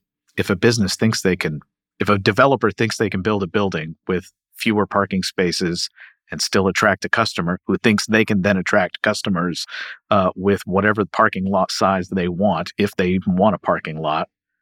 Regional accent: Louisville, Kentucky, United States; My wife is from the Milwaukee area, and of course, I'm from Louisville.

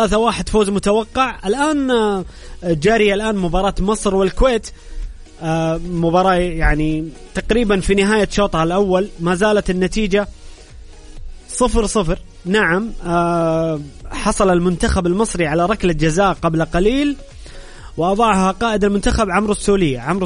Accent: Saudi Arabia; ولكن اليوم هو اليوم الأول واليوم الأهم بالنسبة لنا كسعوديين

